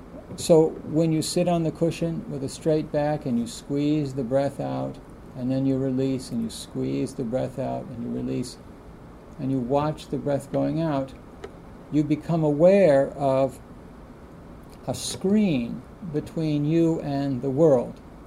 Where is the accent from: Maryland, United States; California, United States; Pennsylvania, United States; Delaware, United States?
Maryland, United States; Baltimore; I know that when I was young, growing up in Baltimore, my family lived in Baltimore, Maryland for a while, in an apartment complex.